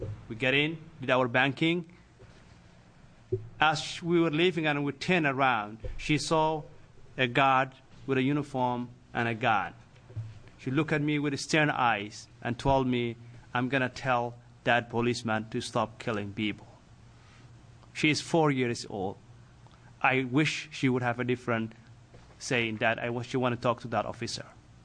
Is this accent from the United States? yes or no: no; Somalia; English is a second language; moved away as an adult; I came to this country about 15 years ago from a war-torn country of Somalia. As a young man growing up in Somalia